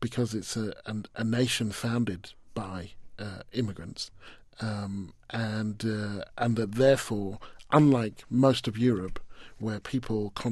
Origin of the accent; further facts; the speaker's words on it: Stevenage, East of England, United Kingdom; also born or lived in Hitchin; And I said, Stevenage, which was the town I was from. And he said, "Well, where were you born?" And I said, "Well, I was born in Hitchin, which is just 10 miles down the road from Stevenage, or both near London."